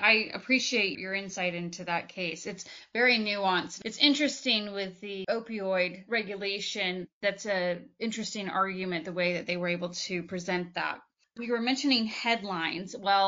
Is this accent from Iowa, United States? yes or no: yes; Iowa, United States; now in Kentucky, United States; I'm initially from Iowa.